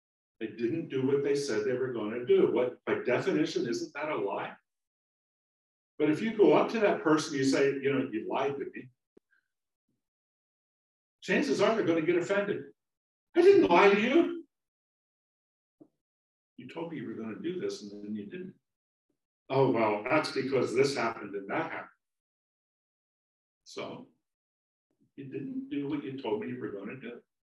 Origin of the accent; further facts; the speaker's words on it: Florida, United States; also born or lived in Oregon; I grew up in South Florida, and I believe that the ocean was to the east. Okay, because it was. Then I moved to Oregon, and the ocean was to the west.